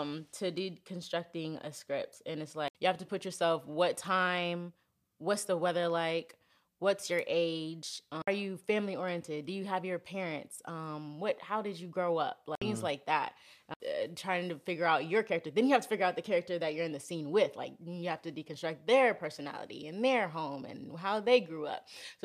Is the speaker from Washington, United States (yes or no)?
no; Houston, Texas, United States; now in Los Angeles, United States; Home is Houston. So Houston, Texas.